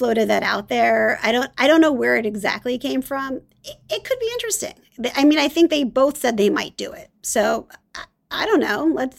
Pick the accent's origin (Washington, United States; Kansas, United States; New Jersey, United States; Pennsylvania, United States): Pennsylvania, United States; Philadelphia; Okay, so I'm from Philadelphia, right?